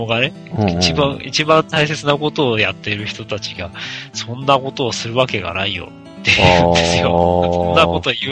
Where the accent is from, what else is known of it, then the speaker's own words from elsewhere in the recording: Hokkaido, Japan; 北海道生まれ、北海道育ちなんですけど